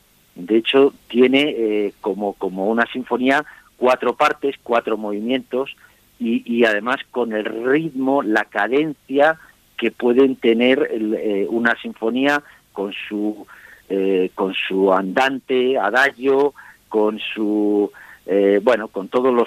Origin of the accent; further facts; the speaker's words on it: Castile, Spain; Yo soy castellano de pura cepa.